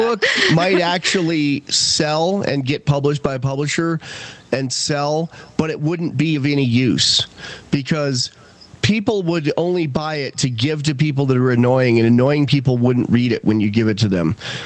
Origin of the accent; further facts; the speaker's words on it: East Coast, United States; now in Wyoming, United States; Even though I'm from the East Coast too originally, before I wised up and moved to Wyoming.